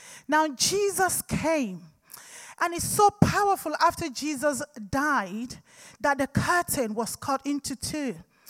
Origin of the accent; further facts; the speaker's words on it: Nigeria; One of the things I saw when I was growing up in Nigeria